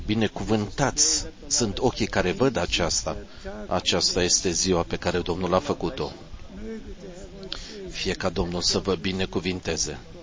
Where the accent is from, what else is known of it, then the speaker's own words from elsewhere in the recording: Atlanta, Georgia, United States; din Atlanta